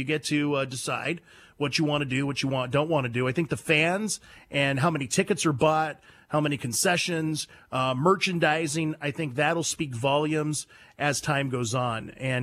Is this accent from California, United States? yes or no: yes; California, United States; We're from California, so it was that rivalry we always had.